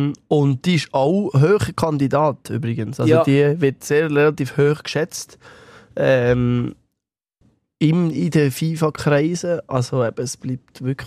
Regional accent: Switzerland; bei uns in der Schweiz funktioniert es auch mit den 7 Bundesräten

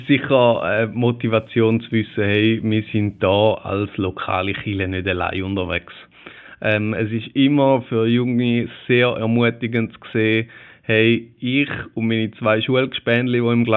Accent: Thurgau, Switzerland; Und dann, am Schluss sind wir Thurgauer da immer noch Landeier.

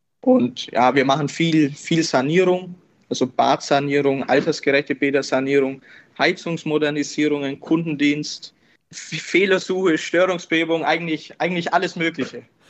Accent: Memmingerberg, Bavaria, Germany; Ich komme aus Memminger Berg. Das ist direkt neben Memmingen im Unterallgäu. Genau, ich bin jetzt 21 Jahre alt

